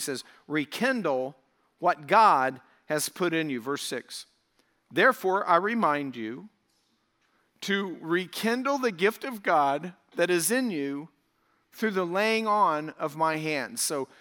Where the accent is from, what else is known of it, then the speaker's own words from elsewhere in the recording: Colorado, United States; But then I moved to southern Colorado, what I consider my hometown.